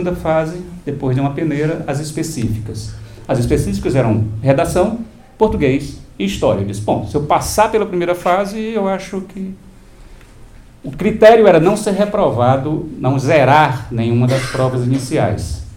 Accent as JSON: {"language": "Portuguese", "town": "Fortaleza", "region": "Ceará", "country": "Brazil", "tie": "born or raised there", "said": "Isso tudo lá em Fortaleza, onde eu nasci e onde passei a maior parte da minha vida."}